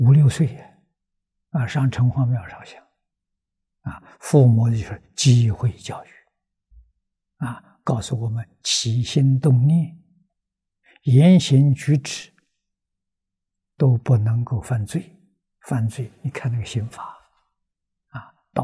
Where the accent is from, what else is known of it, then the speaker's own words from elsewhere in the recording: Tongcheng, Anhui, China; 我们家乡是一个古文化的发祥地啊，中国的桐城派。那就在我们家乡这个地区啊，明清两代了，出了很多人才啊，农村里面、村庄里头，小孩都念书啊